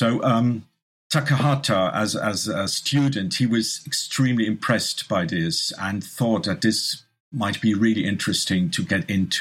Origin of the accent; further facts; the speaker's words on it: Switzerland; I guess it's quite similar as growing up in Switzerland to your experiences.